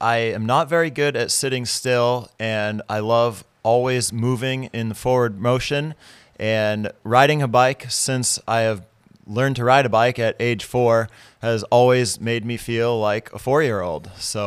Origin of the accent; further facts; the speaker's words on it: Portland, Maine, United States; It was great. Portland was a great place to grow up. Lived in a really suburban neighborhood.